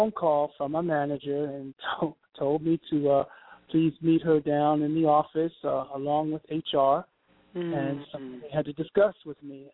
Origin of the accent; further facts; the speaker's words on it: New York City, New York, United States; now in Macon, United States; I'm originally from New York City.